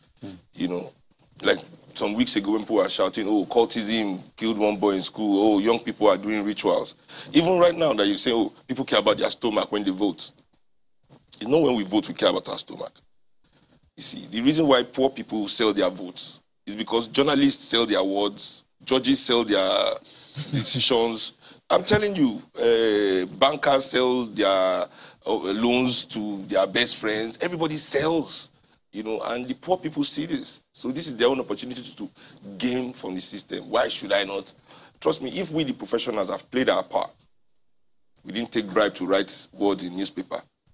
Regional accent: Nigeria; And I feel we as Nigerian people, you know, emotions drive us a lot.

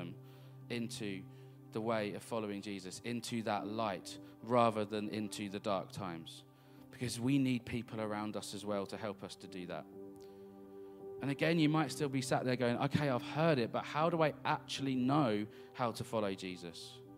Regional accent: United Kingdom; And because we're British, we might not want to.

